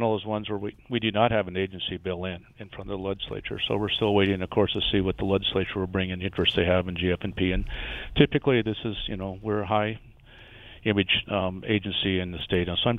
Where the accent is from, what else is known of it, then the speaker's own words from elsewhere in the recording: Spearfish, South Dakota, United States; I grew up in Spearfish, so there's people there that I knew forever and haven't seen forever.